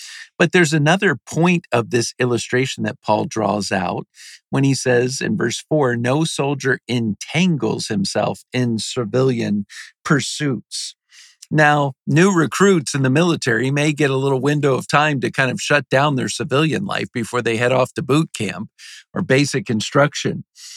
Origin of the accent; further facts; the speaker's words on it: Norfolk, Virginia, United States; You know, I grew up in Norfolk, Virginia, and so that part of Virginia is loaded with military, specifically Navy.